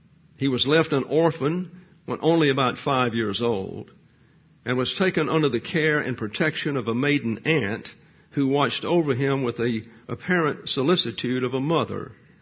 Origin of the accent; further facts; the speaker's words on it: Alabama, United States; born there; accent: Southern English; I was born in Alabama, and I speak Southern English.